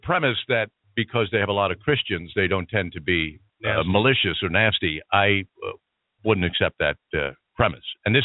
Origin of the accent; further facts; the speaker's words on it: New York, United States; Well, I don't expect that. I'm from New York, too. And that's not the way I grew up.